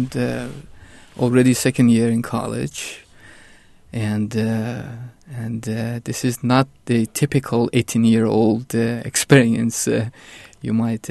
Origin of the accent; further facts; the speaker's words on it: Iran; That is not quite my experience of growing up in Iran